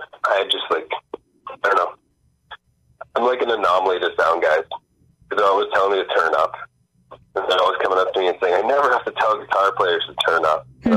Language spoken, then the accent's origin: English; Niagara Falls, Ontario, Canada; born or raised there; also born or lived in Mississauga